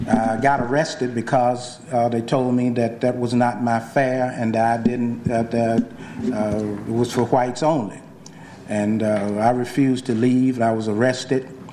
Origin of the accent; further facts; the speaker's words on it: Jackson, Mississippi, United States; As was mentioned, I was born in Jackson, Mississippi, and attend the public schools and got my higher education in Jackson.